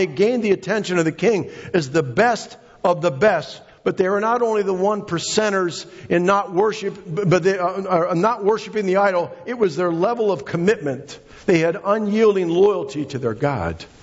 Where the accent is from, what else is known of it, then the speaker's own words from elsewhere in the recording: United States; And I'm a capitalist. I'm an American.